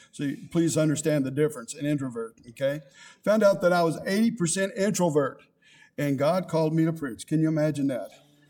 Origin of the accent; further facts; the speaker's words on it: Corpus Christi, Texas, United States; And Corpus Christi, Texas, and I was born there because I wanted to be close to my mother. And I was raised in Corpus Christi.